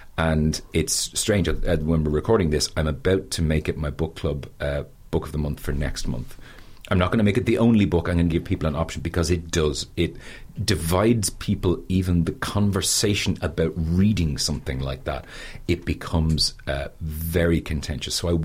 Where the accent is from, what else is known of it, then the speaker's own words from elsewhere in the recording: Crumlin, Leinster, Ireland; But, you know, I grew up in Crumlin, so our church was huge.